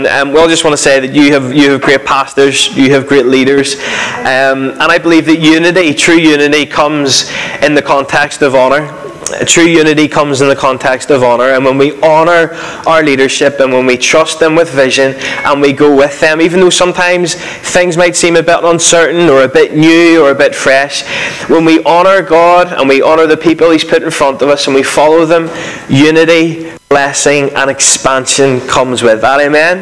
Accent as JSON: {"language": "English", "region": "Northern Ireland", "country": "United Kingdom", "said": "I am from Northern Ireland, if you haven't picked that up yet."}